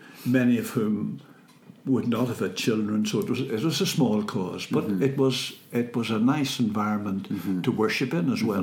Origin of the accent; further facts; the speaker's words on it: Northern Ireland, United Kingdom; You wouldn't have bought a car from a Fermanagh man because the roads were so bad.